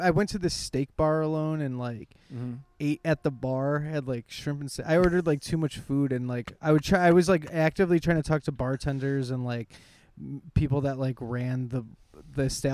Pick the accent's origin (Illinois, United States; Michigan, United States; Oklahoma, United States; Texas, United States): Illinois, United States; Chicago; I'm from Chicago, Illinois. I was born in Ravenswood Hospital. I grew up on Foster and Western. that is where I was born and that's where I'm from.